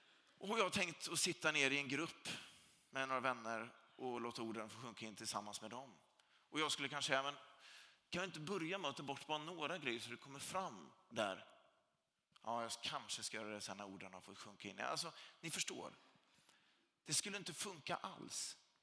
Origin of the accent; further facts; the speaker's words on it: Sweden; För jag är svensk och tycker om när det får vara lite lagom.